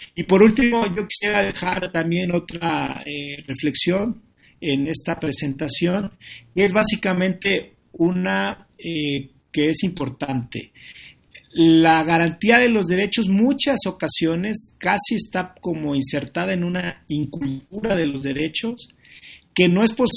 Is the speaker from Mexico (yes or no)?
yes; Mexico; En la medida en que como mexicanas y mexicanos nos involucremos